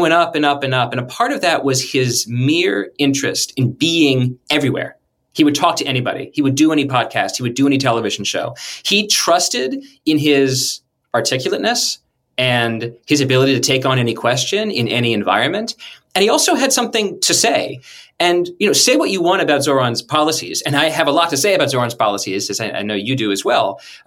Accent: McLean, Virginia, United States; now in North Carolina, United States; I'm from McLean, Virginia. D.C. is home.

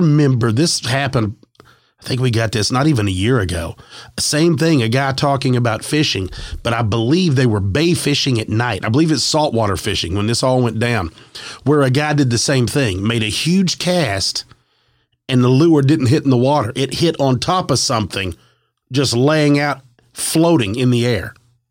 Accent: New Jersey, United States; I'm in my early 60s. I grew up here in New Jersey.

